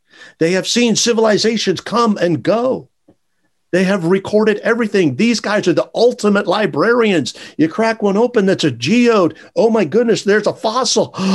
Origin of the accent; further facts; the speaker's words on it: Germany; now in United States; I am an immigrant. I come to this country from Germany, and I landed in upstate New York in the foothills of the Catskill Mountains. I grew up. Uncle Sam's Navy found me here on the West Coast, and I stayed.